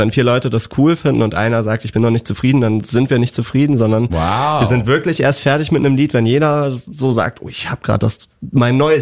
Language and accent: German; Kiel, Schleswig-Holstein, Germany; Das Blöde ist halt, wir kommen aus Kiel.